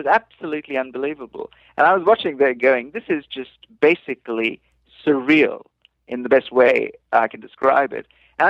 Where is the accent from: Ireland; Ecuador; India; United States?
India; from India, and I'm not from Sri Lanka